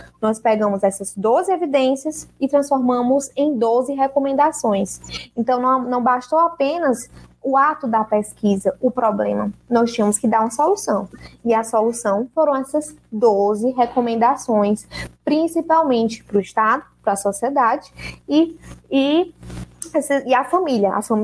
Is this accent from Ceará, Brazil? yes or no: yes; Fortaleza, Ceará, Brazil; moved away as an adult; now in Curitiba, Brazil; no estado do Ceará, que é de onde eu venho, de onde eu falo, o chão que eu pisava, né, sou cearense, sou de Fortaleza, e estou há um ano morando em Curitiba.